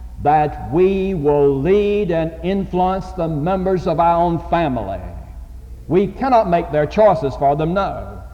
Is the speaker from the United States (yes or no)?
yes; Goldsboro, North Carolina, United States; I'd been to Goldsboro, my hometown, to visit with my parents and my wife's parents for a couple of days.